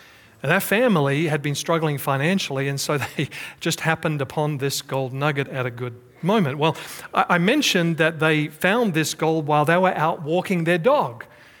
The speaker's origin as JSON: {"language": "English", "country": "Australia", "said": "But over in my home country of Australia, they've been finding gold."}